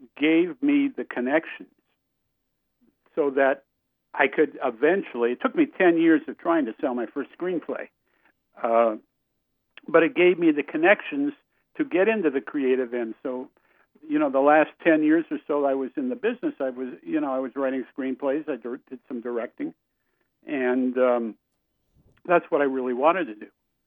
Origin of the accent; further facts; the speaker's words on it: Seattle, Washington, United States; I'm from Seattle, mm-hmm.